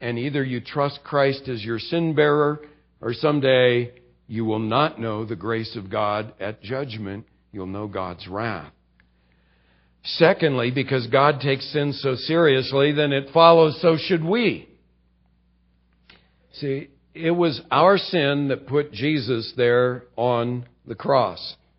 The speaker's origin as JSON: {"language": "English", "region": "California", "country": "United States", "said": "I come from California, hang loose state, you know, where you just kind of roll with it."}